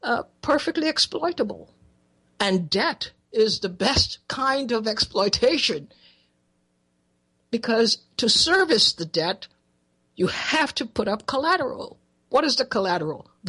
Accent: Trinidad & Tobago; born there; I was born in Trinidad, we have in Tobago, you could barely recognize Tobago as Tobago.

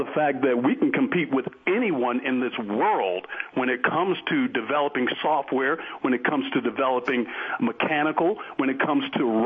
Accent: Atlanta, Georgia, United States; and I'm also from the South. Clara, as a young man, as a young teen, me and my mother and father woke up one morning in Atlanta, Georgia.

